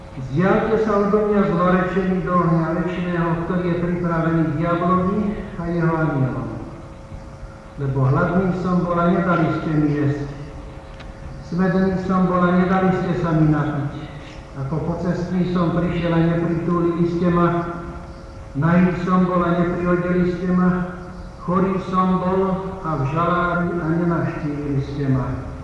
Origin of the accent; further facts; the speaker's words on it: Záhorie, Slovakia; ja som zo Záhoria